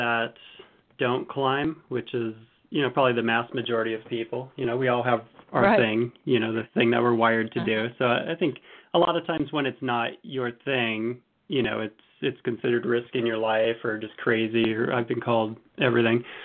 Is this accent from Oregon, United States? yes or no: yes; Oregon, United States; I grew up in Southern Oregon and lived in the mountains.